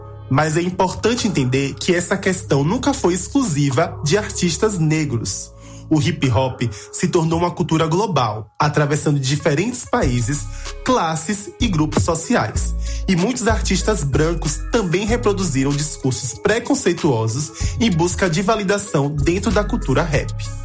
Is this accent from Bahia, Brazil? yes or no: yes; Mundo Novo, Bahia, Brazil; now in Salvador, Brazil; sou de Mundo Novo e moro em Salvador. Sou stylist, produtor, pesquisador e comunicador. Sou um jovem negro de cabelo cacheado curto e olhos castanhos.